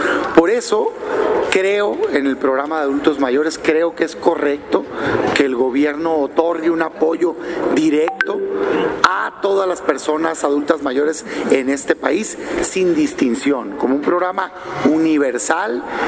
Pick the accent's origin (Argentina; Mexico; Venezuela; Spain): Mexico; todos somos mexicanos